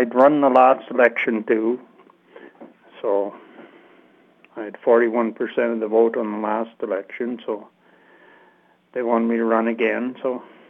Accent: Clarendon, Quebec, Canada; Born and raised in Clarendon. I know all of Clarendon from one end to the other, pretty well all of the Pontiac.

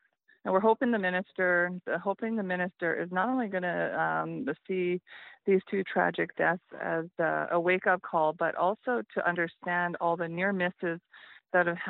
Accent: Prince Rupert, British Columbia, Canada; I'm from Prince Rupert.

